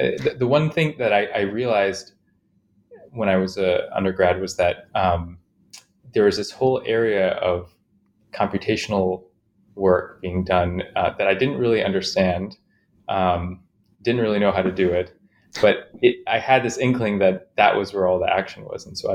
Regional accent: Chicago, Illinois, United States; I grew up in Chicago, mostly, and I had a kind of interesting upbringing because I saw perspectives from both the sciences and art and literature.

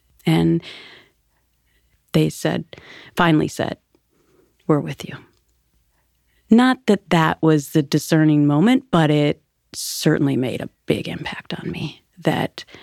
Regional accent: Minnesota, United States; And growing up in Minnesota, everyone's, it's like there's this Minnesota nice thing.

